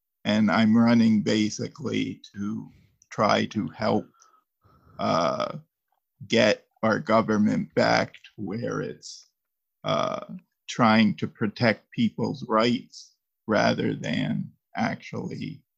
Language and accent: English; New York, United States; I grew up in East Kodak, southern Rensselaer County, and went to school in the area.